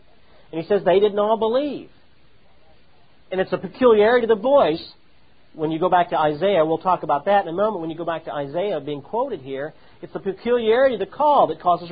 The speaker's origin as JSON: {"language": "English", "region": "Midwest", "country": "United States", "tie": "born or raised there", "said": "I grew up in the Midwest, where people speak without accents."}